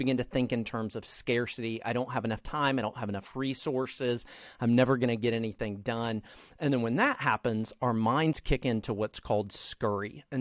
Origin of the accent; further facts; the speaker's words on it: the South, United States; at least when I was in middle school, I grew up in the South